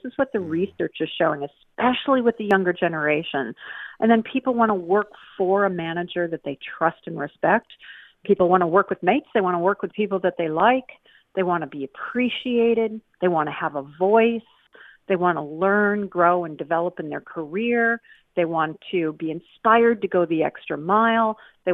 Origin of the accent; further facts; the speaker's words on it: United States; accent: American; I think Americans, and I am one, as you can tell by my accent, I think Americans are getting really frustrated.